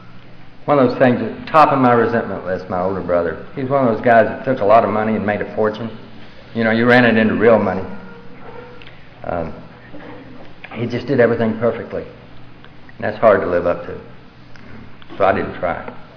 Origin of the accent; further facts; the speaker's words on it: Dallas, Texas, United States; born there; When I was born in Dallas, Texas, part of Dallas called Highland Park